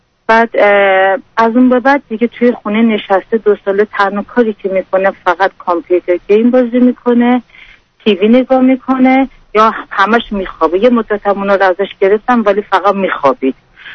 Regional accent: Iran; moved away as an adult; now in Australia; ما از ایران در اومدیم، یه 2 سال تو ترکیه زندگی کردیم، بعد الان از اون به بعدم اینجا هستیم، استرالیا هستیم.

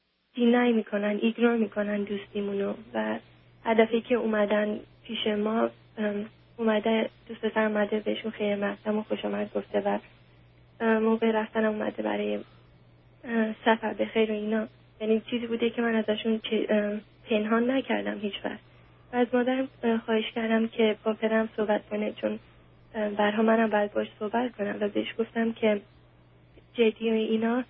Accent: Iran; moved away; این دقیقا موقعی بود که ما از ایران اومدیم بیرون.

